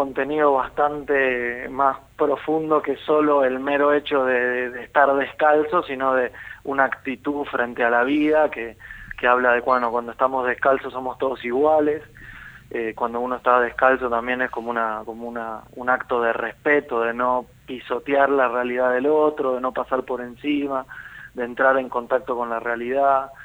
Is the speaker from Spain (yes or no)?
no; Buenos Aires, Argentina; yo soy de Buenos Aires